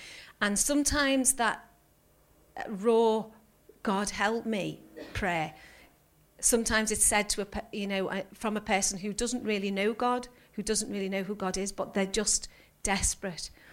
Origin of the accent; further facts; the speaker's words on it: United Kingdom; So we've got a dictionary definition, the Oxford Dictionary, because we're British.